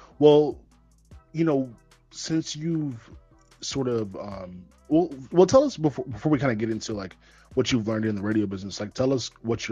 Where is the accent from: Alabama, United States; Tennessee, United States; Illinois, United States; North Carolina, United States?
North Carolina, United States; Charlotte; So nobody from Charlotte is going to understand this, but I'm from Charlotte.